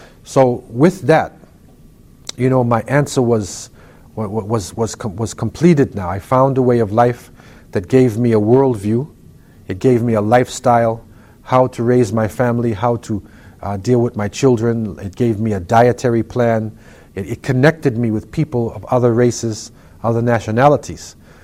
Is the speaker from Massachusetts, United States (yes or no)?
yes; Boston, Massachusetts, United States; I was raised in the United States in Boston, to a very religious family, hardworking family.